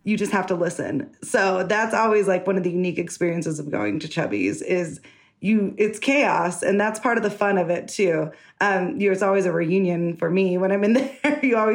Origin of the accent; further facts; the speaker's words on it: Denver, Colorado, United States; being a Northside girl, born and raised in Northwest Denver.